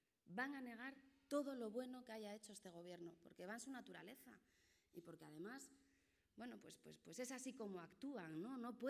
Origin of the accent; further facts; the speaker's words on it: Asturias, Spain; Yo es que, como sabéis, soy asturiana.